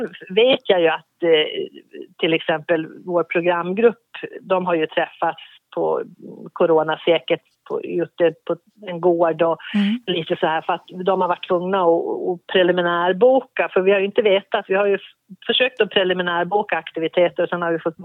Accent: Gotland, Sweden; accent: Gotland; Där kommer min gotländska fram lite också.

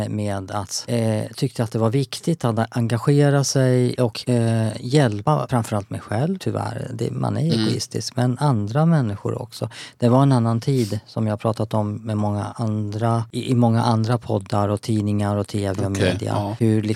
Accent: Finland; born there; Så att min familj, jag föddes i Finland.

